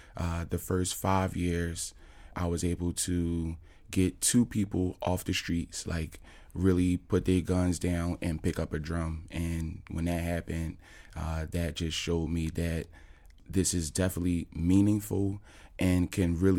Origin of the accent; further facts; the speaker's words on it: Germantown, Pennsylvania, United States; Projects in Germantown. They had a drill team that used to practice in the back of the building.